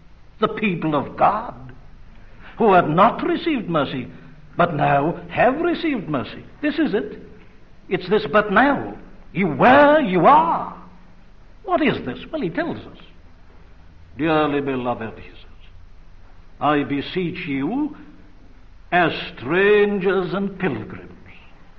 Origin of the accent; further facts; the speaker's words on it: Wales, United Kingdom; Whatever I may feel as a Welshman, I put a Christian brother before a fellow Welshman.